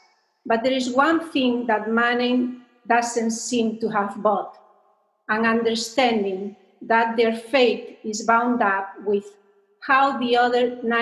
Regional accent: Spain; also born or lived in Latin America; I was born in Latin America and raised in Spain, so should I check the Hispanic female box or the European Caucasian one?

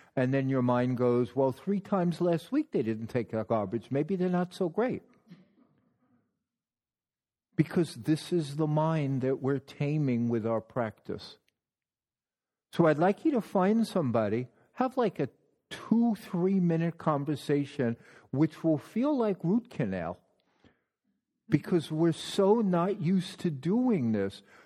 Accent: New York City, New York, United States; I mean, I'm a New Yorker, so there's an edge.

